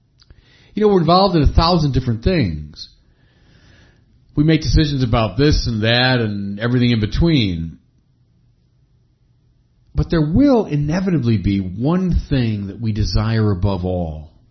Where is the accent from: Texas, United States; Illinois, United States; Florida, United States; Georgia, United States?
Illinois, United States; Chicago; that's what dominates the skyline of my hometown, the great city of Chicago.